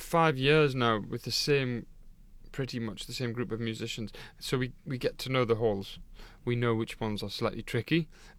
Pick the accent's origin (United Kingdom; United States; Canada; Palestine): United Kingdom; Gateshead, North East England; My hometown, Gateshead, is a gem of a hall, the Sage there.